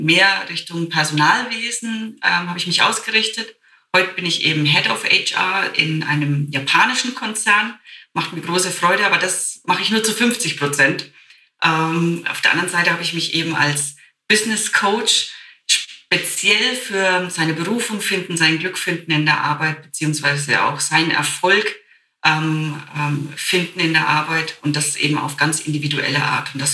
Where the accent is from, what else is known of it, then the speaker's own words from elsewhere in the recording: Bavaria, Germany; Also ich komme ja aus Franken und bei uns sind so fränkische Knörze, sind so ganz bekannt, die halt nicht so viel reden.